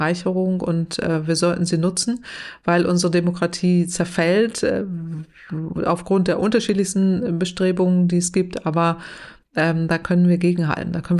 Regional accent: Northwest Germany, Germany; Und ich komme ja aus dem Nordwesten Deutschlands, das sage ich immer gerne an der Stelle. Da ist Gegenwind Energie.

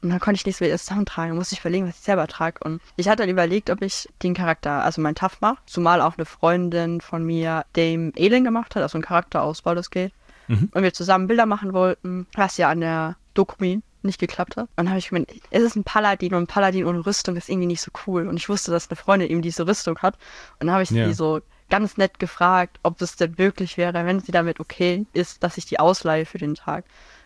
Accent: Baden-Württemberg, Germany; Also ich komme aus Baden-Württemberg oder so alles so an, so 2 Stunden ist für mich, kann ich spontan hinfahren.

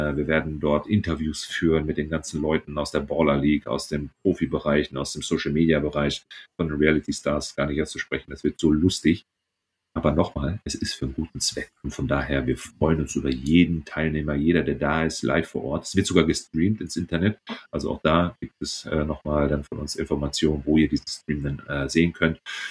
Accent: North Rhine-Westphalia, Germany; ich komme hier aus Ostwestfalen

